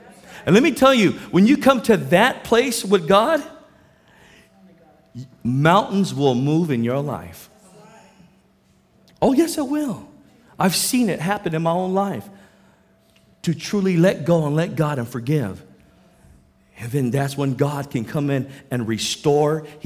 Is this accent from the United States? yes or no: yes; National City, California, United States; You know, I grew up in National City.